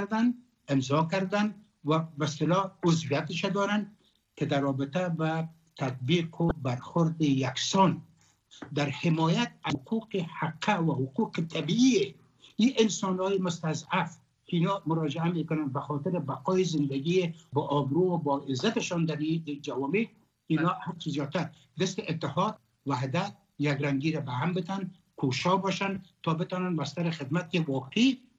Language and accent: Persian; Afghanistan; من در افغان هستم، از افغانستان هستم، اونجا زادگاهیم است